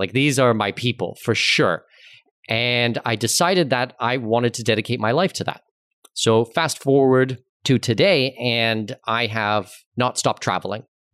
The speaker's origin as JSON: {"language": "English", "region": "Ontario", "country": "Canada", "tie": "born or raised there", "said": "So I'm born and raised in Southwestern Ontario."}